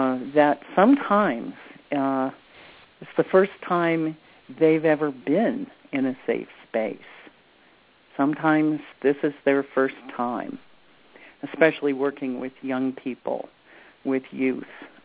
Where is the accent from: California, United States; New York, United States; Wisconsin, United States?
California, United States; Hollywood; heavily laced with street language because I grew up in Hollywood.